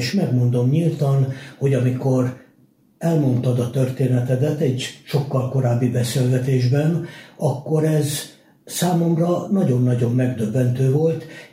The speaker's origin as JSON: {"language": "Hungarian", "region": "Budapest", "country": "Hungary", "said": "Én budapesti vagyok, és nekem föl sem tűnik."}